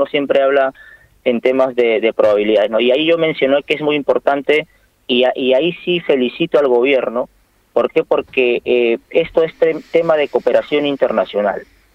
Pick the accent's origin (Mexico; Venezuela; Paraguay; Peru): Peru; digo hemos agarrado porque de una u otra manera soy peruano